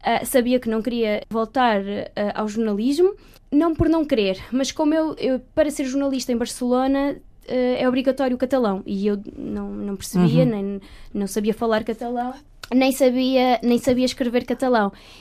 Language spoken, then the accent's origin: Portuguese; Portugal; moved away; Porque eu vinha de Portugal, para mim estava ótimo, mas abaixo da média.